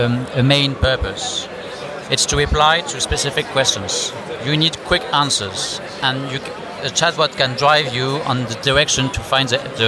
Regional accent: Paris, Île-de-France, France; I'm from Paris.

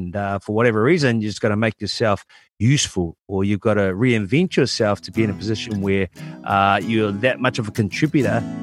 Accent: Auckland, New Zealand; born and bred in Auckland, love this country.

